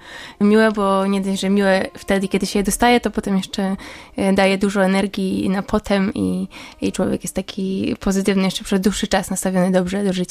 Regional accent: Pomeranian Voivodeship, Poland; now in Bydgoszcz, Poland; W Lęborku, najbliżej w sumie właśnie tej mojej rodzinnej miejscowości.

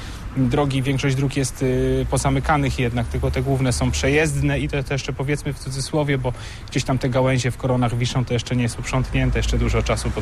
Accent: Tuchola, Kuyavian-Pomeranian Voivodeship, Poland; moved away as an adult; now in Toruń, Poland; bo pochodzę z Tucholi, do Torunia przeprowadziłem się 15 lat temu

